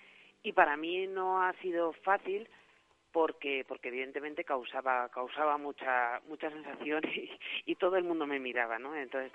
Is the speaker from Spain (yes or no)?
yes; Maderuelo, Castile and León, Spain; now in Aranda de Duero, Spain; yo vengo de Campo de San Pedro, de Maderuelo, un pueblecito en Segovia, pero vivo actualmente en Aranda de Duero, en Burgos.